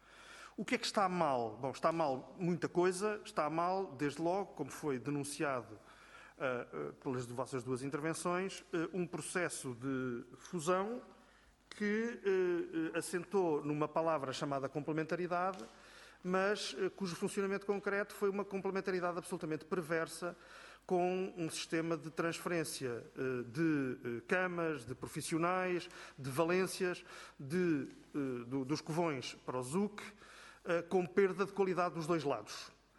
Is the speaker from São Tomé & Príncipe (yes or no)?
no; Coimbra, Centro, Portugal; como conimbricense e como morador em Celas